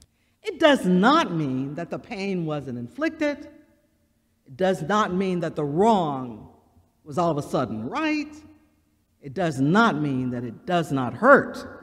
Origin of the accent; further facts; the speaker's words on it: Mississippi, United States; Of course, when you look at me, you might suspect why. I was raised in the Mississippi Delta during the Civil Rights era.